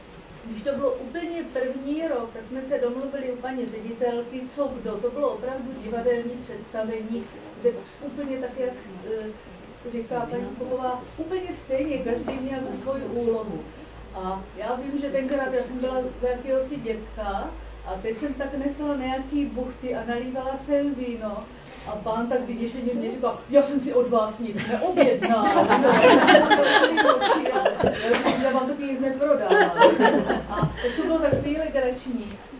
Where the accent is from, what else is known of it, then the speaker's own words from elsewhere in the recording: Moravia, Czechia; now in Jirkov, Czechia; Morava je rozšířená o Jirkov. Nás je tam hrozně moc, akorát, že vlastně my jsme z Obstijova